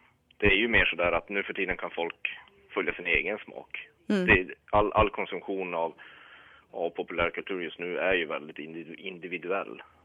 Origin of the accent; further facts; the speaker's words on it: Kiruna, Norrbotten County, Sweden; Vi är i ständig rörelse, precis som min hemstad Kiruna, som flyttar på sig.